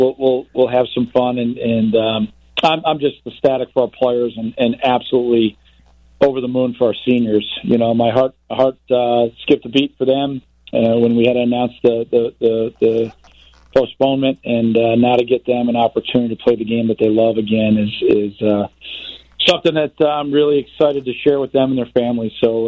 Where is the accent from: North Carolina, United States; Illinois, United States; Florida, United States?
Illinois, United States; Chicago; just love being a Chicagoan, and we just got to love each other